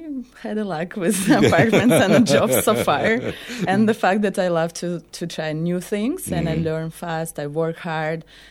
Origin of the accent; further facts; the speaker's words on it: Moscow, Russia; Even if I started to, like, try to speak Catalan, and they're like, oh, where are you from? Okay, Moscow.